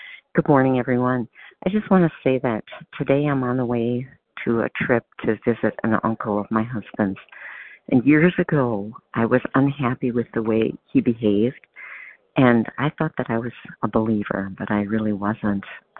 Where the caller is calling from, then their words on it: Wisconsin, United States; I'm calling from Wisconsin.